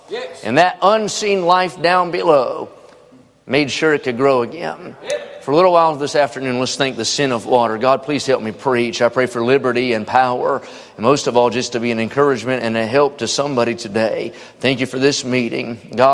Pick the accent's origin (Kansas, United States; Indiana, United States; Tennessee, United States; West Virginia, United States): West Virginia, United States; I know every spring when I grew up in West Virginia, we take a weed eater to a hillside